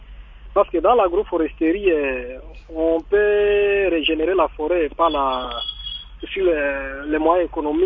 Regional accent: Maniema, DR Congo; ici chez nous au Maniema.

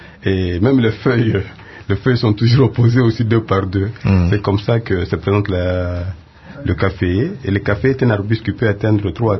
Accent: Kivu, DR Congo; Donc, comme chez nous au Kivu, là, on peut trouver le café arabica.

